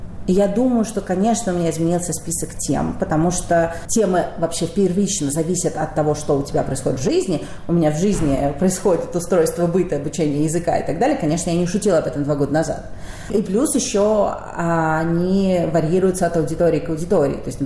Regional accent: Saint Petersburg, Russia; я родилась в Петербурге, вот ходила в эту школу, там все такое.

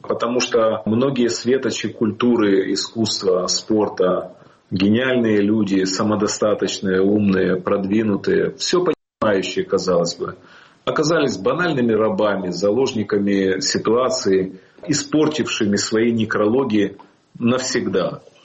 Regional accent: Kyiv, Ukraine; я живу у себя в моей родной стране. Я родился в Киеве, в Украине, я всю жизнь там прожил.

